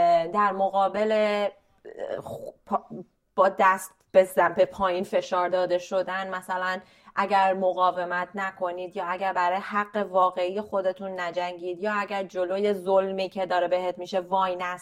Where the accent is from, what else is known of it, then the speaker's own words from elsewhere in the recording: Iran; moved away; من وقتی که از ایران اومدم بیرون اوایلش خیلی دوستای خارجکیم به هم میگفتن تو چقدر گارد میگیری